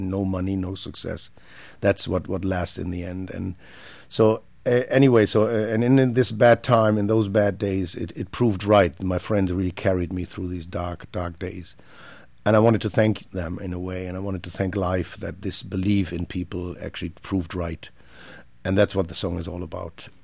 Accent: Germany; In my hometown, there was a very famous theater in Germany.

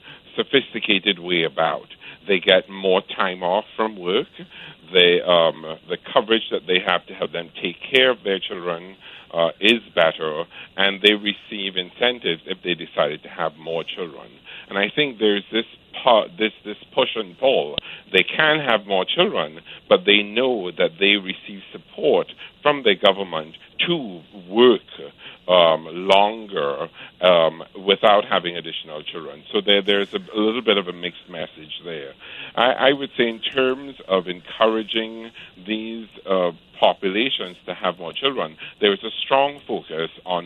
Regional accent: United States; So as an American married to a French woman, the French government is trying to encourage us to have more children.

